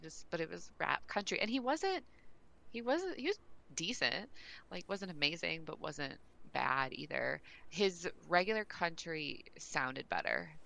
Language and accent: English; Cleveland, Ohio, United States; Yeah, I grew up in Cleveland.